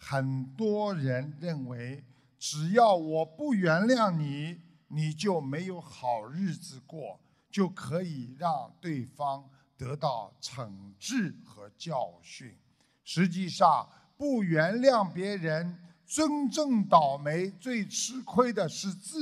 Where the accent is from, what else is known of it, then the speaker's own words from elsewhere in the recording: China; 我们中国人讲冷静冷静